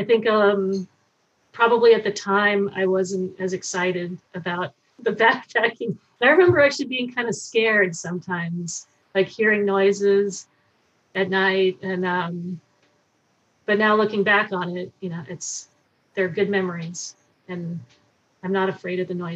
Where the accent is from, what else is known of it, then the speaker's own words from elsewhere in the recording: Sacramento, California, United States; So I grew up in Sacramento, and I was on the track team in junior high school or middle school